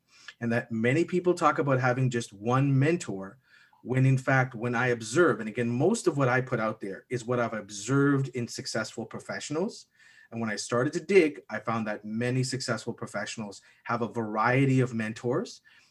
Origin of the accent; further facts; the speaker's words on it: Toronto, Ontario, Canada; I'm born and raised in Toronto, but my work has me crossing the country 40 times a year.